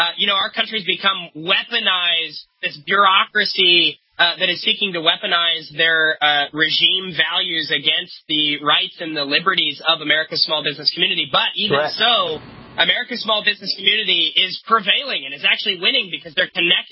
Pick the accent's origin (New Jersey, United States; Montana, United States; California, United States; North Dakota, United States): California, United States; San Diego; I'm from California, I'm from San Diego.